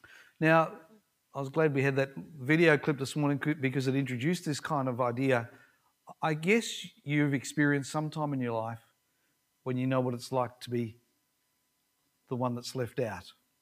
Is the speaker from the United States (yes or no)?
no; Ridgley, Tasmania, Australia; in my hometown of Ridgely in Tasmania, which was a town of 300 people when I was growing up